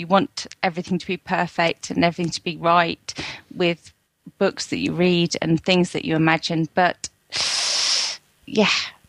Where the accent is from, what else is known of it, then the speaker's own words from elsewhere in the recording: North West England, United Kingdom; I am from Lancashire in the UK.